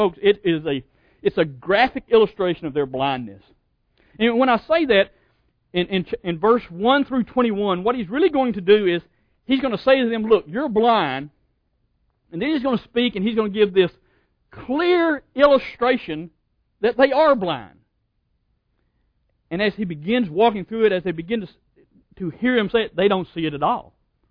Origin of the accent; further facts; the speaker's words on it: Texas, United States; We're from Texas, and so we have this ideal of cattle drive, right?